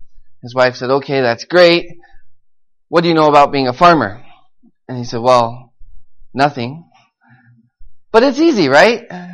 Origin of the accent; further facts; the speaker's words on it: United States; for me, I'm not American anymore. And so it's good to hear how different people are growing in America